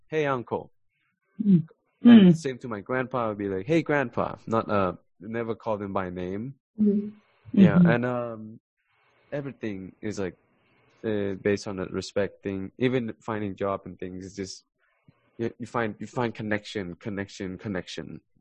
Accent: Thailand; now in United States; Growing up in Thailand, it is very different. Very different from here.

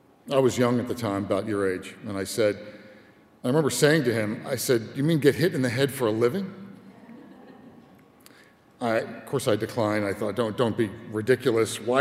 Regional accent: Philadelphia, Pennsylvania, United States; My career goal was to be a TV news reporter in my hometown of Philadelphia.

